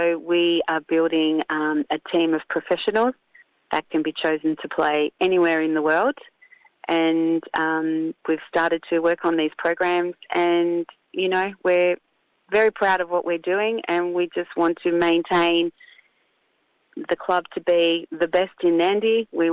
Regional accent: Sydney, New South Wales, Australia; I'm from Sydney, Australia

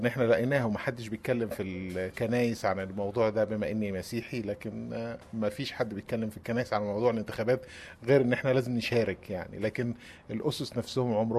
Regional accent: Egypt; عندنا في مصر

